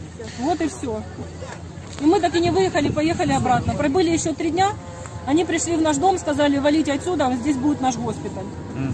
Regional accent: Ukraine; Я украинка по паспорту, но я в душе русская, понимаете, у меня мама русская, муж русский.

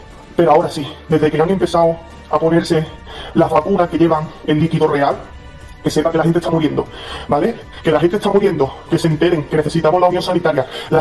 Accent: Andalusia, Spain; Yo soy andaluz

